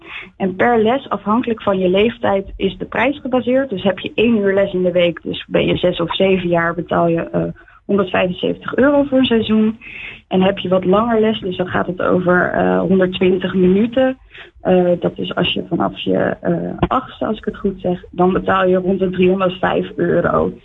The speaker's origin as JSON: {"language": "Dutch", "town": "Capelle aan den IJssel", "region": "South Holland", "country": "Netherlands", "said": "Ik kom zelf ook uit Capelle."}